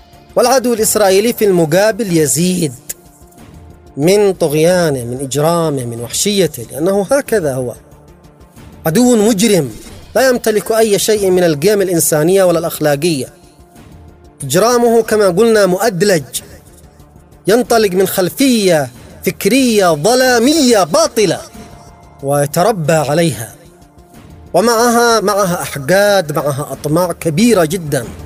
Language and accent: Arabic; Yemen; نحن كشعب يمني على المستوى الرسمي والشعب وعلى المستوى العسكري وفي كل المجالات